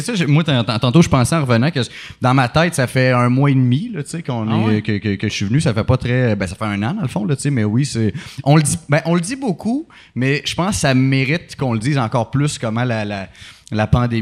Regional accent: Quebec City, Quebec, Canada; Je viens de Québec

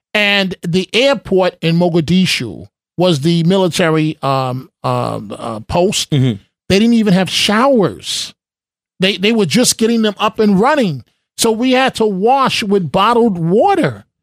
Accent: New York City, New York, United States; So you know, I grew up in New York City.

